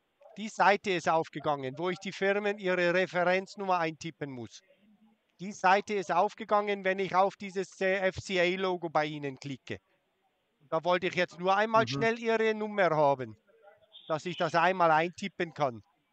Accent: Switzerland; ich bin ein Schweizer und ich habe leider viele Fragen

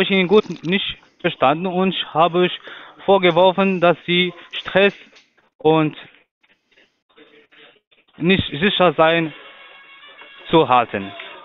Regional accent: Portugal; German is a second language; now in United Kingdom; Ich bin nicht in Frankreich. Ich bin Portugiese.

